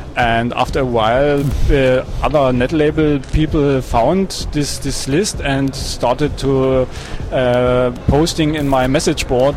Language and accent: English; Dresden, Saxony, Germany; I come from Dresden, Germany, Dresden.